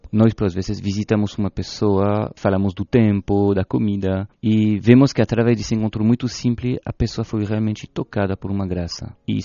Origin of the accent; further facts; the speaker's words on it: France; Portuguese is a second language; now in Portugal; tendo pegado esse, um pouco desse sotaque brasileiro, que quando eu falo aqui nas ruas de Lisboa, todo mundo, ah, o senhor é brasileiro, dizendo, eu sou francês.